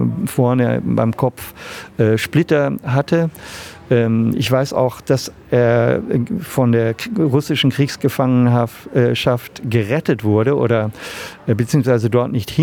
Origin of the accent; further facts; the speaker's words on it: Germany; accent: German; Mein Akzent, der deutsche Akzent im Englischen, oder bei mir so ein bisschen hin zum französischen Akzent im Englischen, der wurde immer sehr gemocht.